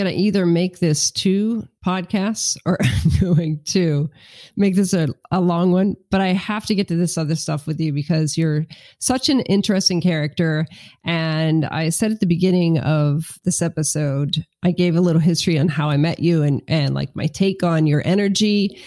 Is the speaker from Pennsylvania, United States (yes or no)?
yes; Pennsylvania, United States; I'm from Pennsylvania. I have no freaking idea what it's like to live in Southern California.